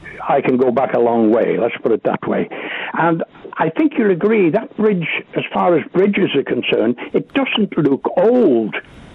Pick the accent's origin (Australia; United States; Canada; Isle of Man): Isle of Man; Ramsey; born there; I was born in Ramsey.